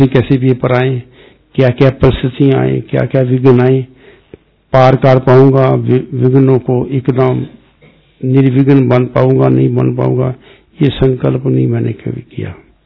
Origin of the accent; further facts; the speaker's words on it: Punjab, India; moved away; उस समय मैं पंजाब से इधर आया था वैरावल जूनागढ़ की तरफ।